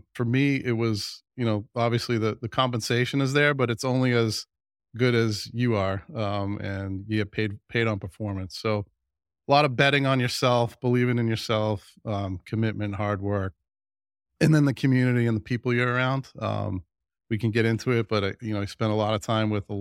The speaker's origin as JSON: {"language": "English", "town": "Boston", "region": "Massachusetts", "country": "United States", "tie": "born or raised there", "said": "I grew up in Boston. EMC obviously headquartered in Hopkinton. I was right in their backyard."}